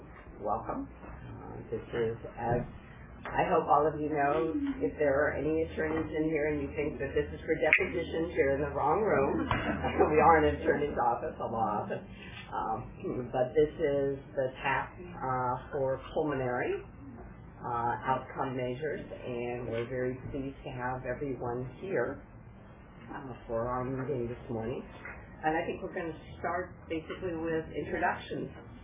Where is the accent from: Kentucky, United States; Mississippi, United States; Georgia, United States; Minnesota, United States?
Minnesota, United States; Rochester; I'm a family physician. I'm from Rochester, Minnesota.